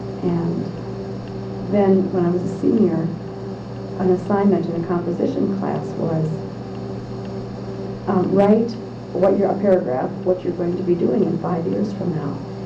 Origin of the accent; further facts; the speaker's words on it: Flasher, North Dakota, United States; I was born in Elgin, in the hospital in Elgin, in Grant County, North Dakota. Grew up on the farm in Flasher.